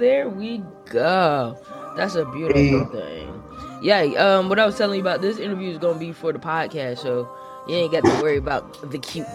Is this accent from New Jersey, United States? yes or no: yes; Harrison, New Jersey, United States; That was 8th grade for me, but my mom was a school teacher there, so I grew up in Harrison.